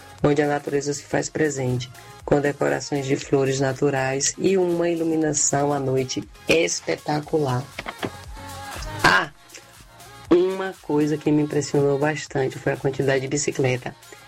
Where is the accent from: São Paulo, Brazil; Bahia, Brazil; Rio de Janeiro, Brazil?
Bahia, Brazil; now in Denmark; sou brasileira, sou baiana e sou casada com um dinamarquês e moramos na Dinamarca.